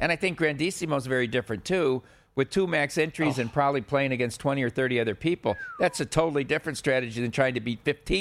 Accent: Dubuque, Iowa, United States; I'm from Dubuque, Iowa.

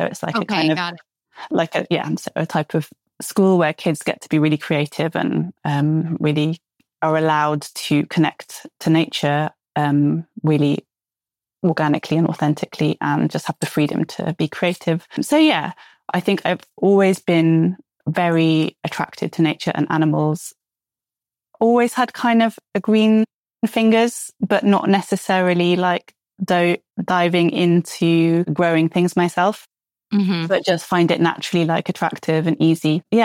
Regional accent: United Kingdom; now in France; I'm a British designer, but I live in Provence in the south of France.

